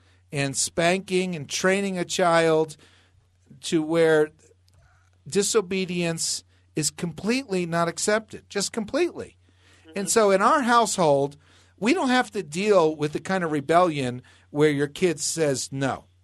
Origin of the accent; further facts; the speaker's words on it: New Jersey, United States; I grew up in New Jersey, and my dad spanked us.